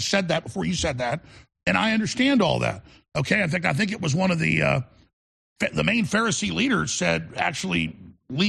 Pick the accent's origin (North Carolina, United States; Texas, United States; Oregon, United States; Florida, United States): Texas, United States; Moving on to oil. I come from Texas.